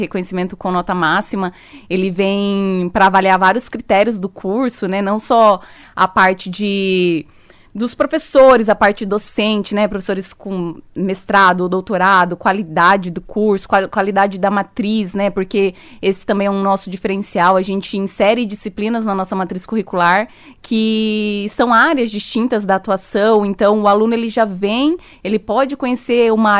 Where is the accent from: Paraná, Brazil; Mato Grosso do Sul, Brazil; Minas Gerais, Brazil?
Paraná, Brazil; Altônia; born there; also born or lived in Umuarama / Curitiba; now in Cascavel, Brazil; Eu sou de fora. Eu nasci em Altônia, é perto. Uhum. Estudei em Umuarama, foi a primeira turma de biomedicina de Umuarama. E aí depois disso fui, estudei, morei em Curitiba, voltei. E agora estou em Cascavel.